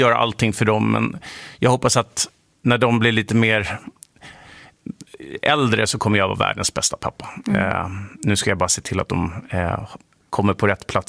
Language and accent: Swedish; Sundbyberg, Stockholm County, Sweden; Nej, men jag är uppväxt i Dubo, i ett litet samhälle utanför, i Sundbyberg.